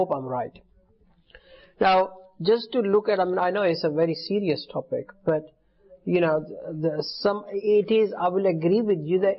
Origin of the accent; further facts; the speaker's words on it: Punjab, Pakistan; I'm from Punjab myself, and I don't know whether, but in our community, it does happen.